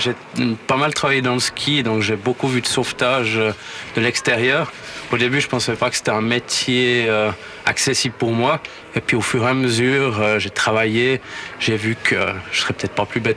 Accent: Vaud, Switzerland; je viens de la vallée de Joux et puis là je suis un peu dans le Chablais

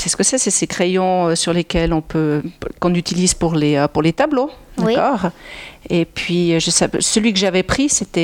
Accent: Verbier, Valais, Switzerland; also born or lived in Sierre / Sion; Je suis née à Sierre, il y a fort longtemps. Et puis, j'ai fait toute mon enfance à Verbier. Et ensuite, je suis descendue à Sion pour ma maturité

